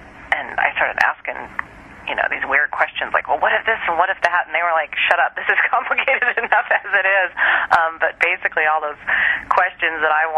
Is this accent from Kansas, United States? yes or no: yes; Wichita, Kansas, United States; in the 70s when I was growing up in Wichita